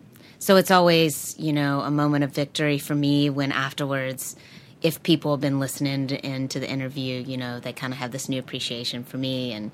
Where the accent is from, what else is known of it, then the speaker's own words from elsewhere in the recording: the South, United States; But then again, I'm from the South.